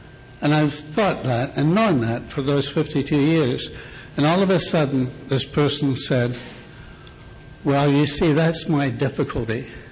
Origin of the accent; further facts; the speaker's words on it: Scotland, United Kingdom; now in United States; I was brought up in Scotland